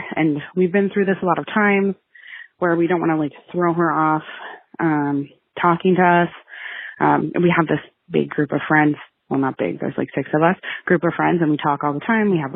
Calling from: Canada; Hi, ladies. I'm calling you from Canada.

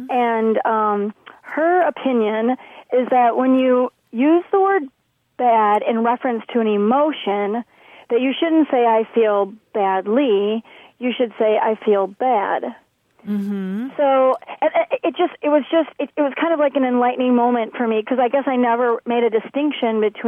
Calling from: Menasha, Wisconsin, United States; I'm calling from Menasha, Wisconsin.

